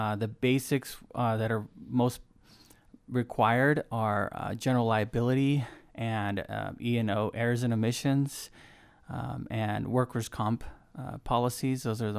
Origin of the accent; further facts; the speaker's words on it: Oregon, United States; Yes, I grew up in Central Oregon. I've lived here since the early 90s. Went to high school, Redmond High.